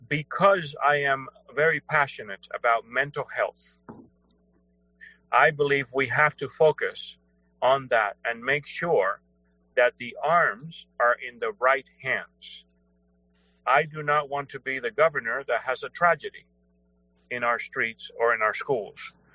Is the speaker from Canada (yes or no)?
no; Cuba; now in United States; So I came from Cuba, and I have a very vivid memory of what big government was.